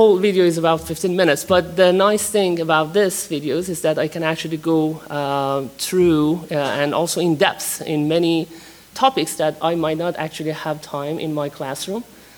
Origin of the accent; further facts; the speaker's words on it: Iran; moved away as an adult; now in United States; And I came here 2008 from Iran. I'm originally from Iran.